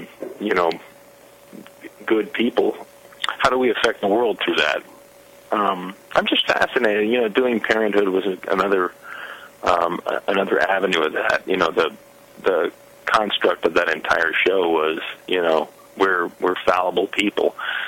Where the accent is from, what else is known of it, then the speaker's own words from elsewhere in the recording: Midwest, United States; growing up in the Midwest, I felt like there was a gamut of stories that aren't getting told.